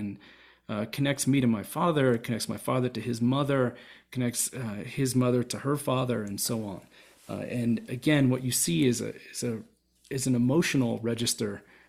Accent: Kansas, United States; So, you know, I grew up in Southwest Kansas, and five generations of my family are from out there.

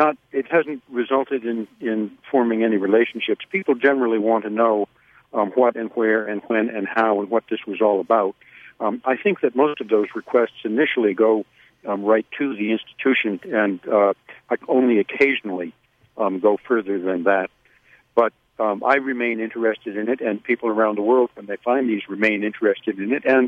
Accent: Woods Hole, Massachusetts, United States; I grew up in Woods Hole and in the institution as a science brat from the time I was a tiny child.

